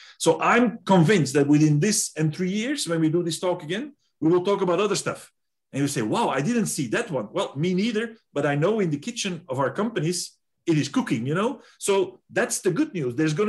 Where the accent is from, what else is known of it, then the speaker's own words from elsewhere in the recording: United Kingdom; our companies such as us, who are, I'm British, I'm 100% convinced